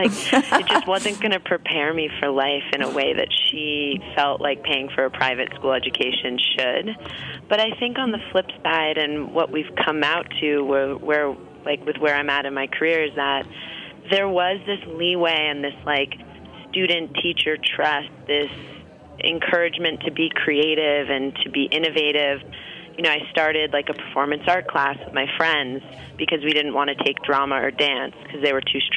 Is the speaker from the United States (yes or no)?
yes; New York City, New York, United States; I grew up on the Upper East Side.